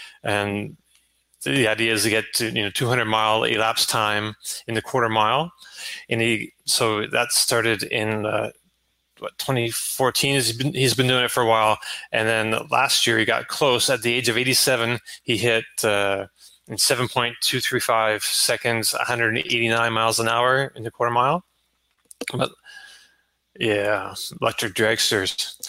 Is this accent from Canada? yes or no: yes; Canada; now in United States; I'm from Canada originally, and I've only been on the East Coast for the most part.